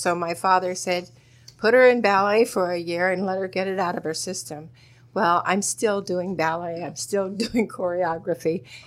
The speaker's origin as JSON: {"language": "English", "town": "Michigan City", "region": "Indiana", "country": "United States", "tie": "born or raised there", "said": "Well, I was born and raised in Michigan City."}